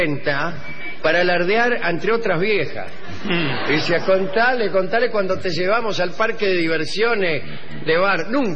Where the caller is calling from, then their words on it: Montevideo, Uruguay; soy de Montevideo, tengo 20 años.